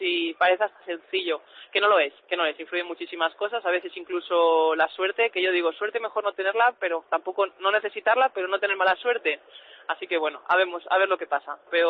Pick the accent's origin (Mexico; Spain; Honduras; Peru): Spain; Cantabria; A mí va la marcha, sí, como buena cántabra, sí, me va la marcha.